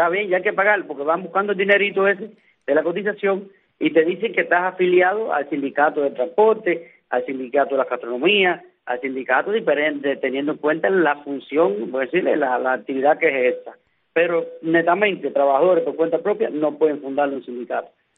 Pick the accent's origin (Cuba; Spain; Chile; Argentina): Cuba; como decimos cubanos